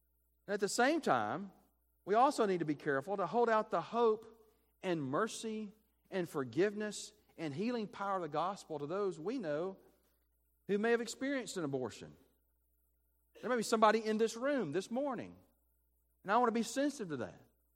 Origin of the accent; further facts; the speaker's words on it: Birmingham, Alabama, United States; I grew up in Birmingham, was born in 63.